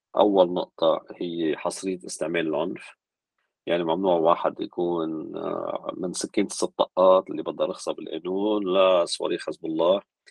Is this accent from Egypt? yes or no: no; Beqaa, Lebanon; بتاخد مثلا أبليس ضيعتي وشتورة جدا مريجات بوارج مكس اللي حواليها